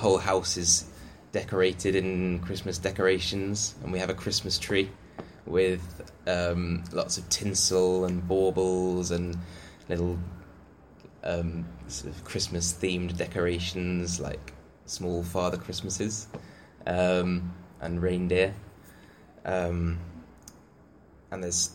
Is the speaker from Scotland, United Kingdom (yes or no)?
no; Cambridge, East of England, United Kingdom; I'm from Cambridge in England